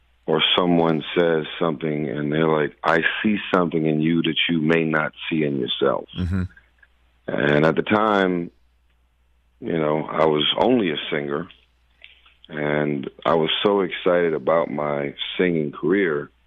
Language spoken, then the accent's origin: English; Los Angeles, California, United States; But my truth is, I'm from South Central L.A., and when you're in the hood, they always talk a lot of mess about people who go Hollywood.